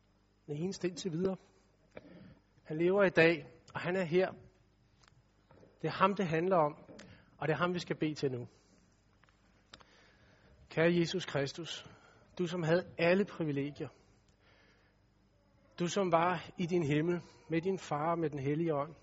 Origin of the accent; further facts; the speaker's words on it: Capital Region of Denmark, Denmark; accent: Copenhagen; jeg taler sådan lidt københavnsk, og jeg taler også lidt hurtigt.